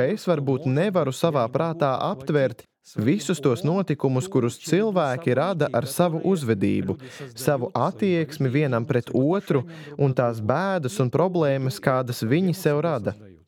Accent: Ukraine; Es nesaprotu, kāpēc tagad tik ilgi cieš mana tauta. Es pats esmu no Ukrainas.

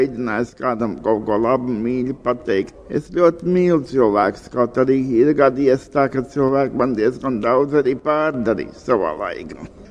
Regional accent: Sigulda, Vidzeme, Latvia; Esmu dzimis un audzis Siguldā.

